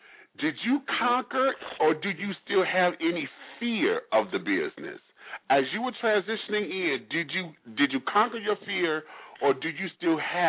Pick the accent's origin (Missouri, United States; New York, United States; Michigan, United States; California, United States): Michigan, United States; Detroit; I'm from Detroit, so I understand. You know, we cousin cities and shit.